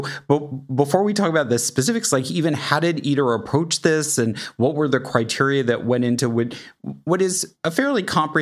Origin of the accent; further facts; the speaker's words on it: Kansas City, Missouri, United States; I grew up in Kansas City, which is often, you know, kind of a dismissed place by people on the coast